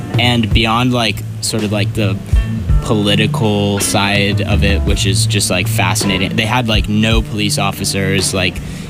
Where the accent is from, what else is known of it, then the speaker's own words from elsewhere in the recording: Austin, Texas, United States; I'm from Austin, Texas, and this summer I really got into